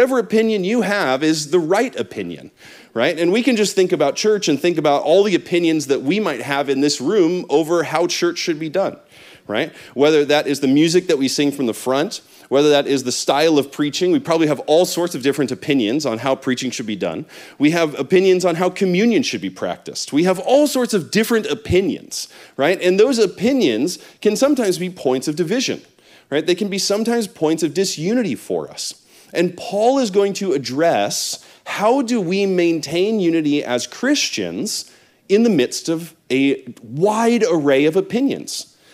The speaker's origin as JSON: {"language": "English", "town": "Seattle", "region": "Washington", "country": "United States", "tie": "born or raised there", "said": "I grew up in the Pacific Northwest in Seattle, and it rains like 9 months a year there."}